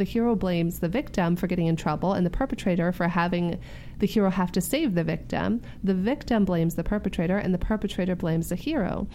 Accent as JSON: {"language": "English", "town": "San Diego", "region": "California", "country": "United States", "tie": "born or raised there", "said": "For those of you who don't know me, I grew up in San Diego."}